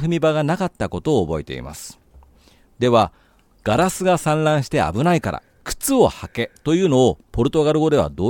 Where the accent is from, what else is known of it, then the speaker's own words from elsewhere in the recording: Kansai, Japan; さて、僕は関西出身で、